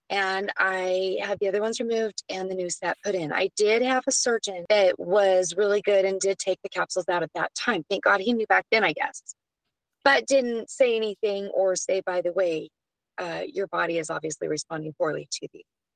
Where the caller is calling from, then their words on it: Prescott, Arizona, United States; So I'm chatting from the States. I'm in Prescott, Arizona